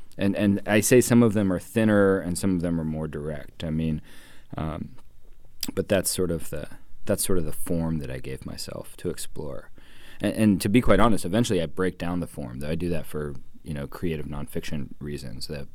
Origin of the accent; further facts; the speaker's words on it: Kentucky, United States; so fully as a Kentuckian, and I just thought it humorous that this quiz said that I was not, that I was from New Mexico, right?